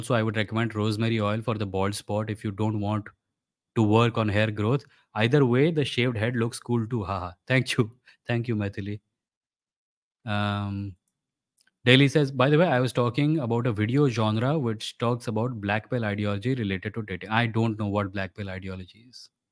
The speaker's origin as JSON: {"language": "English", "region": "Odisha", "country": "India", "tie": "born or raised there", "lives_now": "Mumbai, India", "said": "I lived in my home state of Odisha where I was surrounded by Hindu rituals. When I moved to Mumbai"}